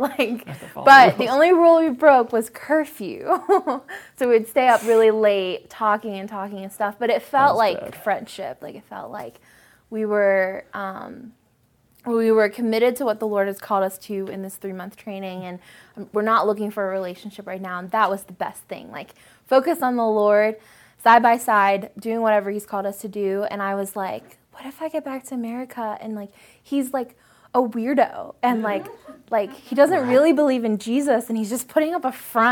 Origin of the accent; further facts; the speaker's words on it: Pittsburgh, Pennsylvania, United States; he's from Boulder, Colorado, and I'm from Pittsburgh, Pennsylvania.